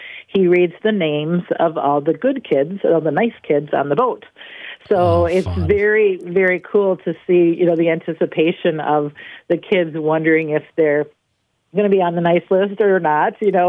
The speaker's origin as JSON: {"language": "English", "town": "Lake Geneva", "region": "Wisconsin", "country": "United States", "tie": "born or raised there", "lives_now": "Burlington, United States", "said": "I grew up and raised in Lake Geneva, went to school and high school there and everything. I live just a few miles away now in Burlington"}